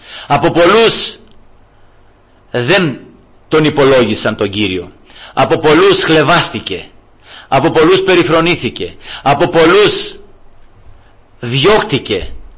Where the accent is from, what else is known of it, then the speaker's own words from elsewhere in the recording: Greece; δεν είμαστε Ισραηλίτες. Είμαστε Έλληνες.